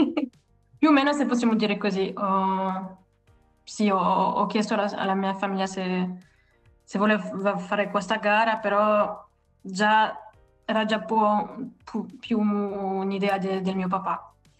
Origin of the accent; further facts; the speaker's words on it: Bern, Switzerland; tra la Neuveville e Bienne si può camminare, come l'hai detto tu, si vede bene il lago